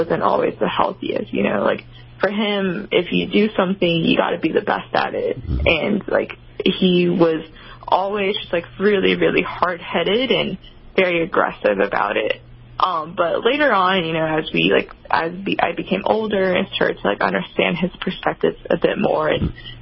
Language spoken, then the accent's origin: English; Wuhan, Hubei, China; because I said I was from Wuhan.